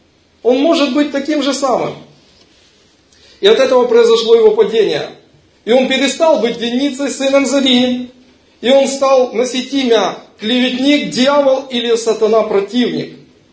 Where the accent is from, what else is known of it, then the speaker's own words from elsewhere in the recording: Ukraine; Это было в нашем городе, там откуда я приехал, с Украины.